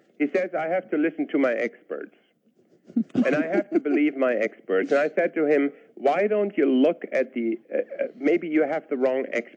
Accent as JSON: {"language": "English", "country": "Canada", "said": "Because we're Canadian, I guess."}